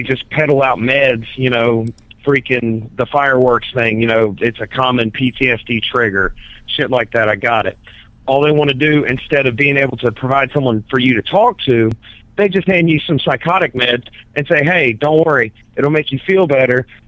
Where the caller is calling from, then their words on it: North Carolina, United States; I'm calling from North Carolina.